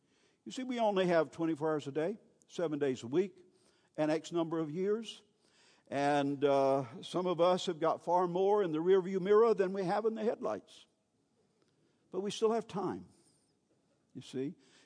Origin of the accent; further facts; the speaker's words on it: Newington, Georgia, United States; One of the things I loved to do as a kid, growing up in Newington, Georgia, back in the 1940s and 50s